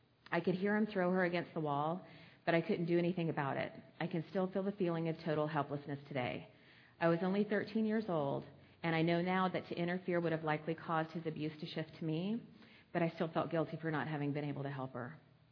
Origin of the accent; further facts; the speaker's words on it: Texas, United States; born there; I was born in Southeast Texas to a very young set of parents.